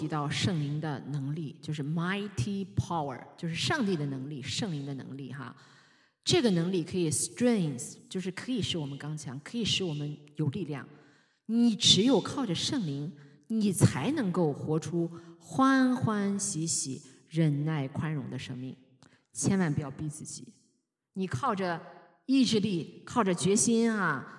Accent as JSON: {"language": "Chinese", "region": "Shandong", "country": "China", "said": "有很多人那个像我们山东人一说话嗓门很大"}